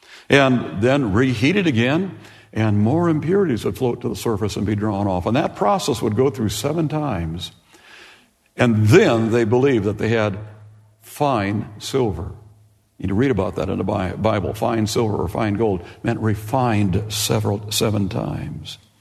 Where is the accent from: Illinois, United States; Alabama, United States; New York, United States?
Illinois, United States; Pekin; My hometown is a place called Pekin, Illinois, just outside of Peoria.